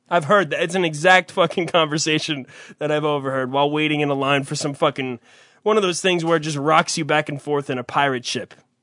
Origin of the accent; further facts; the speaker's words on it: New Jersey, United States; I say Great Adventure, not Six Flags because I'm from New Jersey, and it's just one of those things.